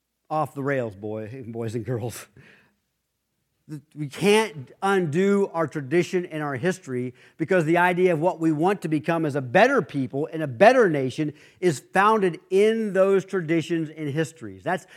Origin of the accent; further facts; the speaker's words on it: Ohio City, Ohio, United States; when we were kids here growing up in Ohio City, there were people that had wild rhubarb growing in their yards